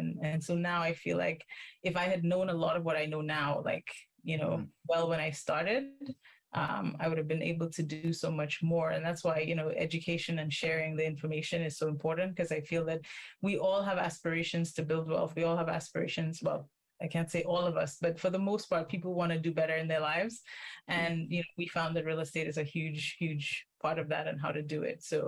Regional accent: St. Lucia; now in Canada; I'm originally from St. Lucia, Canadian St. Lucian, so I have a bit of a my feet in both lands

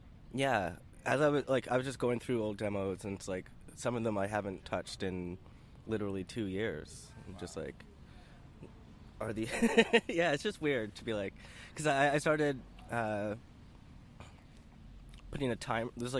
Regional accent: Calgary, Alberta, Canada; I grew up in Calgary

